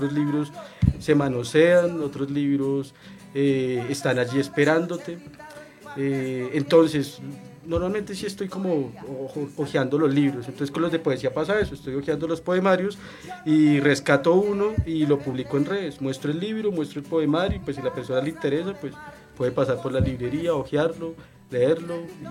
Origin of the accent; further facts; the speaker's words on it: Bogotá, Colombia; Sí, yo soy de Bogotá.